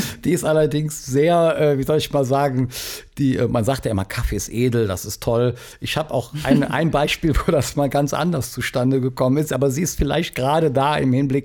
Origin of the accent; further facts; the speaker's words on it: Cologne, North Rhine-Westphalia, Germany; die Stadt Köln, also meine Heimatstadt hier, braucht 550 Tonnen im Monat